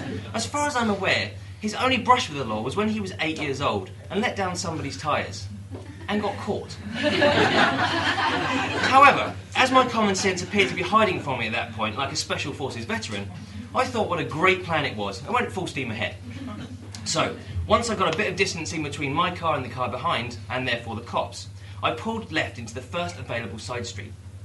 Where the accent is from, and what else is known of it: Dunstable, East of England, United Kingdom; born or raised there